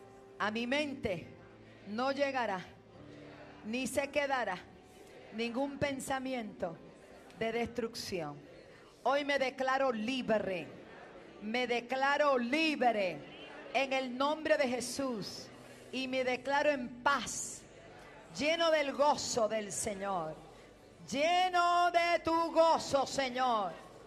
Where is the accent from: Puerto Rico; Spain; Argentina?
Puerto Rico; y envío la palabra sobre mi tierra, sobre Puerto Rico, sobre las naciones.